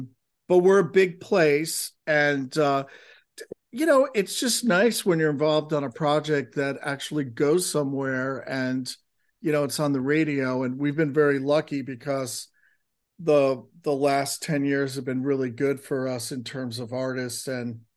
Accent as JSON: {"language": "English", "town": "Rhinebeck", "region": "New York", "country": "United States", "tie": "born or raised there", "said": "And I grew up in Rhinebeck. I moved to New York City and was trying to become an audio engineer."}